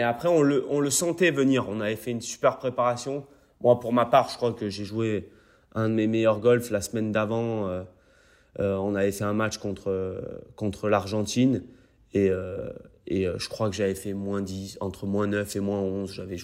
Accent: Marseille, Provence-Alpes-Côte d'Azur, France; comme on dit chez nous à Marseille.

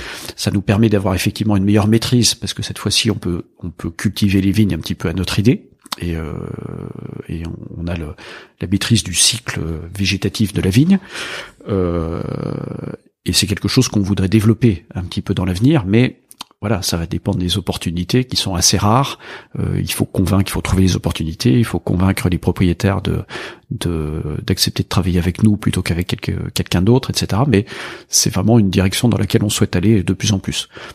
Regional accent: L'Étang-Vergy, Bourgogne-Franche-Comté, France; Je suis originaire des Hautes-Côtes. Mon village d'origine, l'Étang Vergy, qui se trouve à 8 km de Nuit-Saint-Georges, se trouve au cœur des Hautes-Côtes. Et moi, j'ai été élevé dans cette région.

